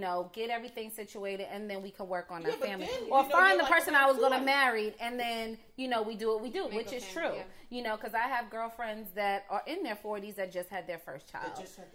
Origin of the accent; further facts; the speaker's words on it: New York, United States; now in Georgia, United States; like my friends in Georgia, we grew up in New York and we all moved down here.